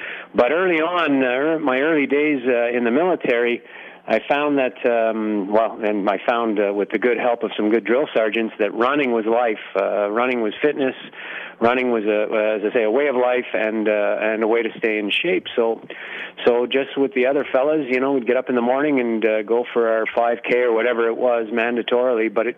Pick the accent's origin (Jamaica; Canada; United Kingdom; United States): Canada; being a Canadian boy, I grew up playing road hockey during the summer and ice hockey outdoors during the winter.